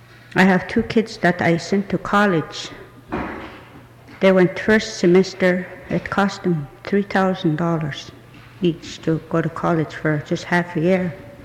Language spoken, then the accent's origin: English; Whistler, British Columbia, Canada; from Whistler, a lot of our old people are just as good as educated college attorneys or lawyers if they could be in our native tongue.